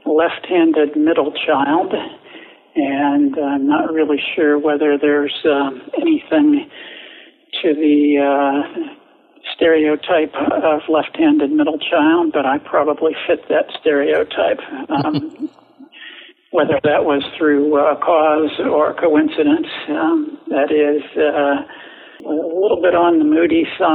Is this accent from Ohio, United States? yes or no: yes; Ohio, United States; moved away as an adult; also born or lived in West Virginia; I was born in West Virginia, so I'm a genuine hillbilly. But grew up in northern Ohio. Went to engineering school there and left there in the early 80s.